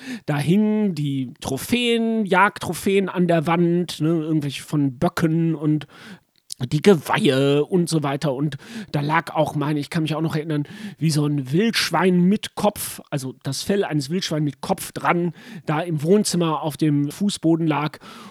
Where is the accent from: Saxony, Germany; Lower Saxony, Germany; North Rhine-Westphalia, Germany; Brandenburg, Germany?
North Rhine-Westphalia, Germany; Und man war ja als Kind im Sauerland auch ganz viel in irgendwelchen Landgaststätten.